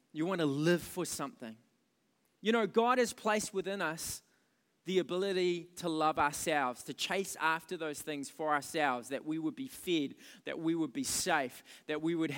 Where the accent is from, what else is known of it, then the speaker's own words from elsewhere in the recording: New Zealand; we come from New Zealand. We're, you know, tall poppy syndrome. Cut down the people who look like they're standing up, and let's all be humble.